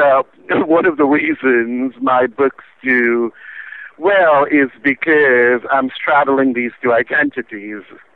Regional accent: Gangtok, Sikkim, India; When I tell people where I'm from, I say I'm from Gangtok.

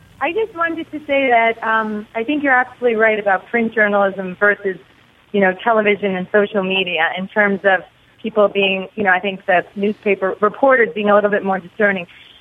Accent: New York City, New York, United States; And I have a PhD from Berkeley and I grew up in New York City

